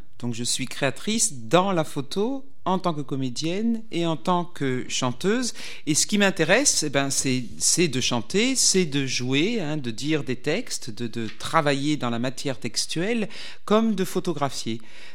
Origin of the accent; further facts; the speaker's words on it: France; Je suis française, mon père est normand et ma mère est de la Loire.